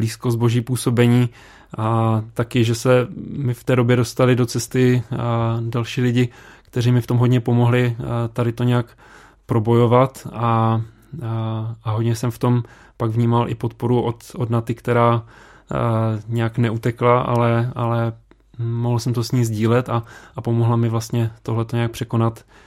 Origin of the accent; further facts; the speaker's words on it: Šumperk, Olomouc Region, Czechia; Já jsem původně ze Šumperka nebo od Šumperka